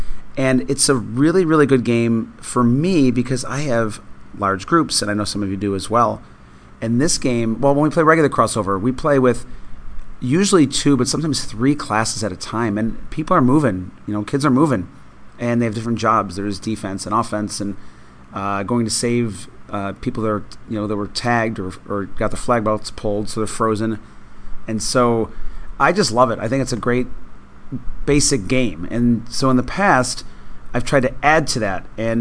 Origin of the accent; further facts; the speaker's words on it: Buffalo, New York, United States; I live in Florida. I know some of you are cold right now. I grew up in Buffalo, New York.